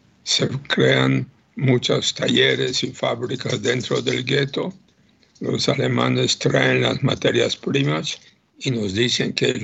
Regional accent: Łódź, Łódź Voivodeship, Poland; llegan a Lodz, mi ciudad natal

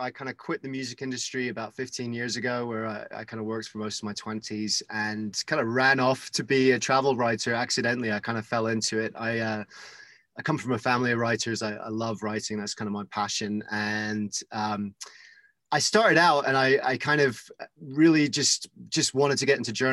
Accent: United Kingdom; Moan about the weather and you will get by as a British person, perfectly fine.

